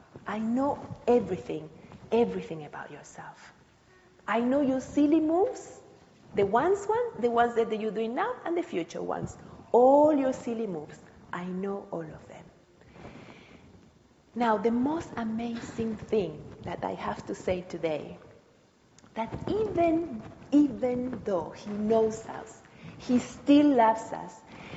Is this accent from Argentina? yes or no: yes; Argentina; English is a second language; I come from Argentina, everything about football, not too much about tennis.